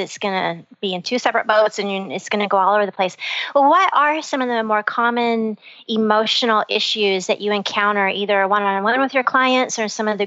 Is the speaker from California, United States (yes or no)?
no; Happy, Texas, United States; I grew up in Happy, Texas in a farmer and rancher family.